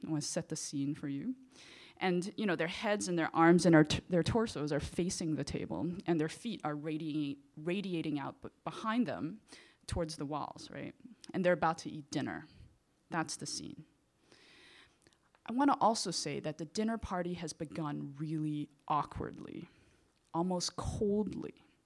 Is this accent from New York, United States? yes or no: yes; New York City, New York, United States; Now, I grew up here in New York City. I was born and raised here in Chinatown.